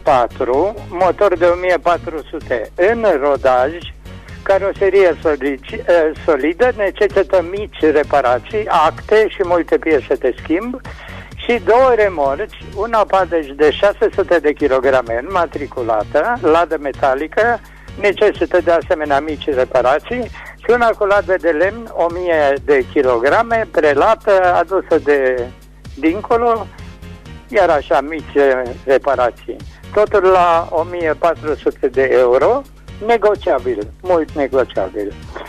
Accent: Anina, Caraș-Severin, Romania; Sunt română din Anina Giurescu.

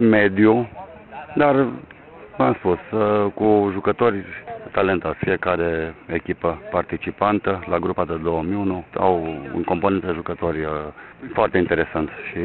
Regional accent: Transylvania, Romania; Eu sunt un ardelean convins, mai presus de toate

